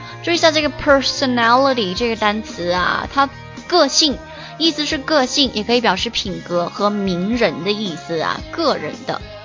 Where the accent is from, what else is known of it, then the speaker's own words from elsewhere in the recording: China; 我觉得真的是作为一个中国人我超骄傲的，我们中国就是一个家长制的一个社会